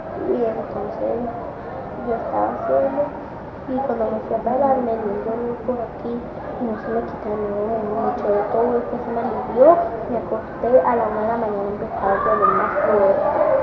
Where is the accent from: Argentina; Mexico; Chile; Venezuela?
Venezuela; Caracas, Capital District; born there; also born or lived in Barcelona; Sí, yo nací en Caracas.